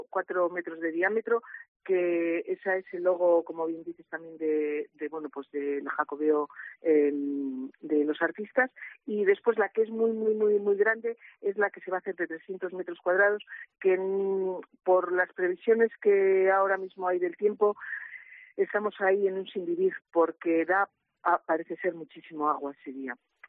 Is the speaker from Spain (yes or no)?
yes; Carrión de los Condes, Castile and León, Spain; siempre decimos que somos de Palencia, o sea, para que el mapa esté bien completo, decimos Carrión de los Condes y Palencia.